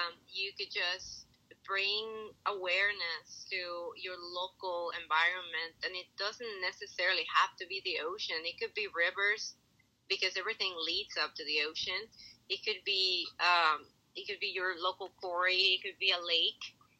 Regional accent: Mexico; English is a second language; now in San Diego, United States; I am from Mexico. Okay. Now I live in San Diego.

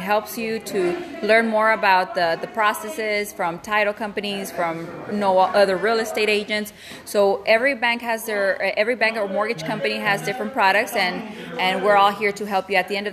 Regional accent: Edinburg, Texas, United States; also born or lived in San Juan; I was born in San Juan, but I lived all these years in Edinburgh. So I went to school in Edinburgh and graduated from Bobcats.

